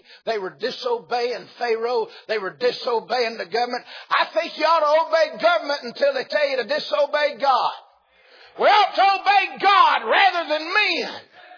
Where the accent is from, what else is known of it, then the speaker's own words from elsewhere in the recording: Georgia, United States; also born or lived in Missouri; My daddy was a pastor in the state of Missouri. We're from North Georgia, but he was in Missouri pastoring.